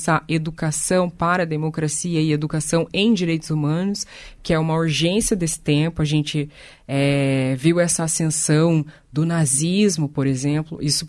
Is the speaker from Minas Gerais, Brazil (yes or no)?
no; Paraná, Brazil; eu brinco que eu venho do Paraná, né? Aí eu chego lá, eu falo que eu sou do Paraná